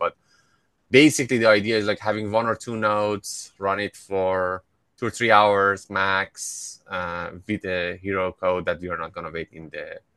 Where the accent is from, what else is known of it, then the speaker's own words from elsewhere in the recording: Iran; I should not be in any meeting with anything related to atomic bomb since I'm from Iran.